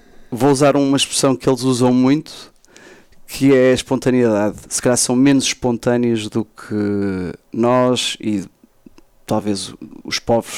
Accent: Braga, Norte, Portugal; moved away as an adult; tenho 37 anos, sou natural aqui de Braga. E embora já não viva aqui desde os meus 18 anos

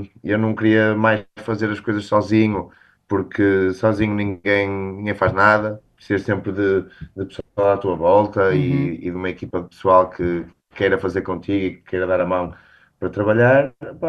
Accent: Barcelos, Braga, Portugal; tendo em conta que sou de Barcelos

